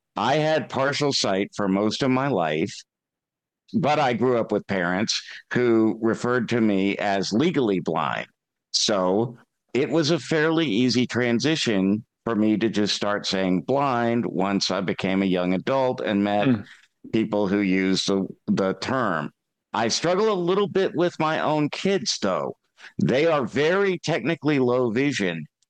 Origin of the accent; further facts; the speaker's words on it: South Carolina, United States; they're from my home state of South Carolina.